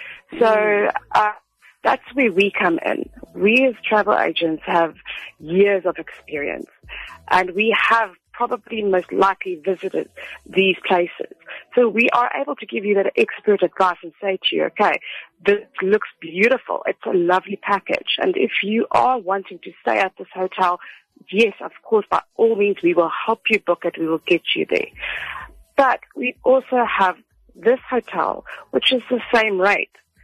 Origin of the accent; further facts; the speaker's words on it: South Africa; You know, in South Africa, we'd like to say, you know, use an Uber, because you as a South African know how to use that.